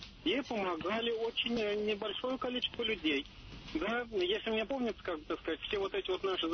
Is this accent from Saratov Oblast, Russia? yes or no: no; Moscow, Russia; я из Москвы.